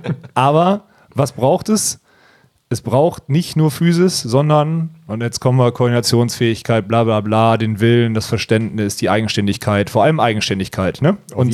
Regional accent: Essen, North Rhine-Westphalia, Germany; 2007 Essen. Ich als Essener Jung

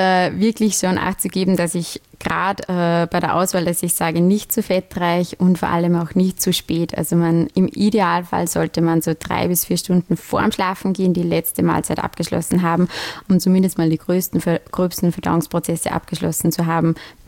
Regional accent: Upper Austria, Austria; accent: Upper Austrian dialect; also born or lived in Vienna; Ich habe damals in Wien studiert, komme ursprünglich aus Oberösterreich, also vielleicht davon auch mein etwas besonderer Dialekt.

